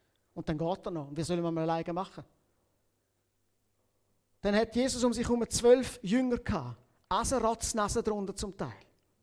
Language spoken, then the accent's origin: German; Rwanda; nach und nach in Ruanda, wo ich aufgewachsen bin